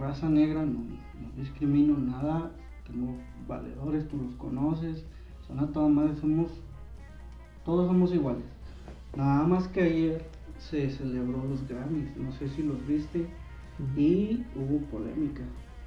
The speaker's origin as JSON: {"language": "Spanish", "country": "Mexico", "said": "nosotros como mexicanos pues nos ofendemos, nos causa náuseas"}